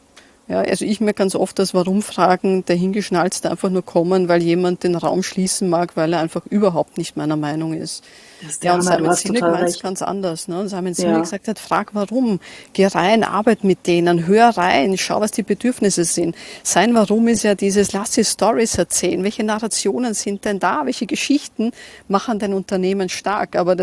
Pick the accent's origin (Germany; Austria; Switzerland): Austria; Und bei uns in Österreich könnte man sagen, da gibt's einen eigenen Typus da draußen